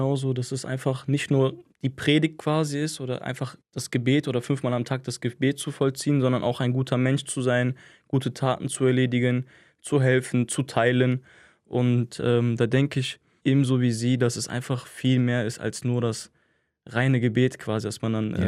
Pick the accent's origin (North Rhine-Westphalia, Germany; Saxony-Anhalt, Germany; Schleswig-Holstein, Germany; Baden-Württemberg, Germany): North Rhine-Westphalia, Germany; Krefeld; ich bin in Krefeld geboren, ich bin in Krefeld aufgewachsen, ich habe hier Abitur gemacht, studiert und ich kenne keine andere Stadt als Krefeld.